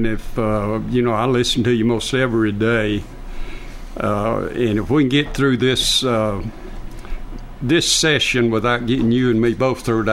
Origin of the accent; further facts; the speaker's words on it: Columbus, Georgia, United States; Columbus, Georgia.